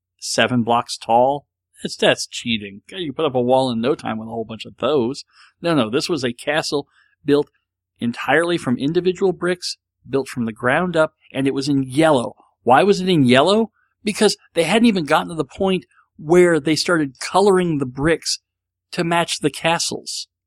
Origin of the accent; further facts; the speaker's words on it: College Station, Texas, United States; born there; also born or lived in San Antonio; I was born in College Station, Texas. My dad went to A&M. So I was born in College Station, Texas, down near the Mexican border.